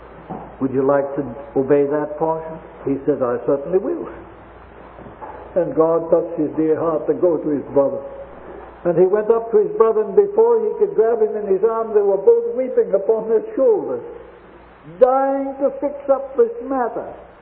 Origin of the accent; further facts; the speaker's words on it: New Zealand; as I'm a New Zealander